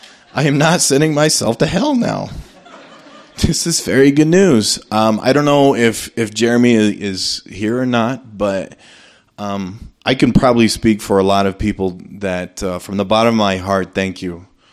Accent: Orem, Utah, United States; and I'm originally from Orem.

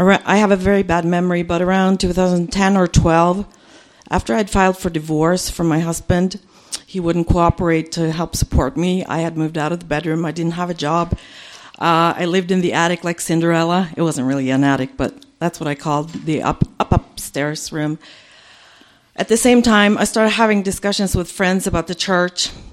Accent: Sweden; I want to continue on the Swedish theme. I come from Sweden originally.

